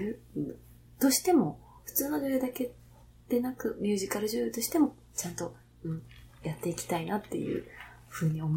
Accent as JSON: {"language": "Japanese", "town": "Kobe", "region": "Hyogo", "country": "Japan", "said": "あの、神戸、兵庫県の神戸市出身なんですけど"}